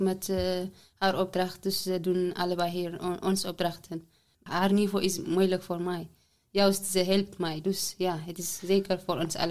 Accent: Eritrea; Dutch is a second language; now in Netherlands; ik kom uit Eritrea. Sinds 2016 juli ben ik hier.

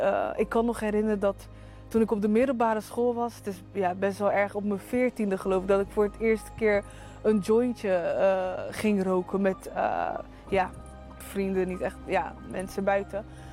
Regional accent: Rotterdam, South Holland, Netherlands; ik kom uit Rotterdam.

